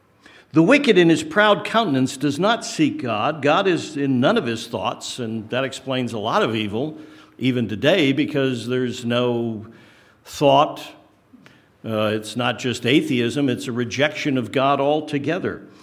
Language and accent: English; Maryland, United States; because I grew up near Fort Detrick, Maryland